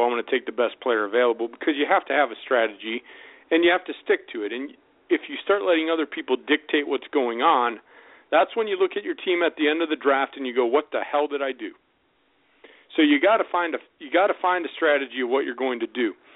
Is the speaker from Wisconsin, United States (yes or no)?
yes; Green Bay, Wisconsin, United States; and you know I'm from Green Bay, so I'm a diehard Packer fan